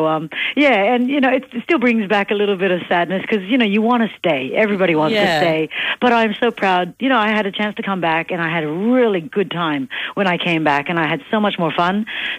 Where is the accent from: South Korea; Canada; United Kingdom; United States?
Canada; It's funny, I'm there and they think I'm Aussie. I'm here and they think I'm Canadian. That's what I am.